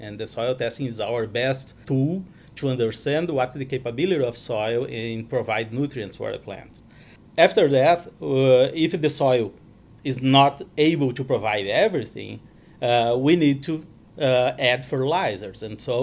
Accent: Brazil; English is a second language; I'm originally from Brazil, and my parents, they are farmers in southern Brazil, and we were farming for probably 50 years over there. I'm the first generation in college

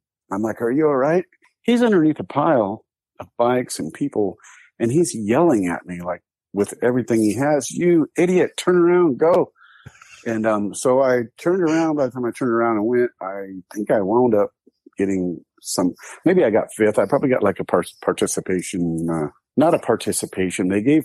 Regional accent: Santa Ana, California, United States; Yeah, I was born and raised in Santa Ana, right. I mean, Santa Ana is a kind of a bigger city, but it was like right on the border of like Santa Ana, Garden Grove, Westminster, that area.

